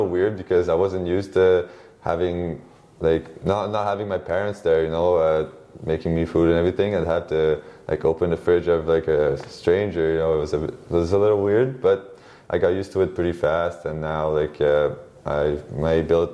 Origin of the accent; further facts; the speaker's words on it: Montreal, Quebec, Canada; because I'm from Montreal.